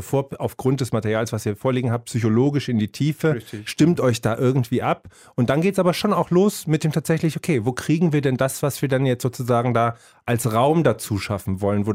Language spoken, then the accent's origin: German; Berlin, Germany; mit meinem Ego als Berliner